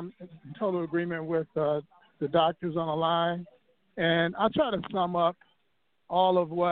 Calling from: Chicago, Illinois, United States; I'm with the National Coalition of Blacks for Reparations in America, and I'm calling from Chicago.

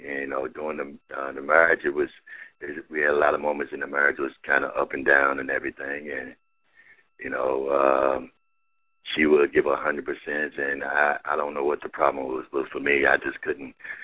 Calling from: Georgia, United States; I'm Georgia.

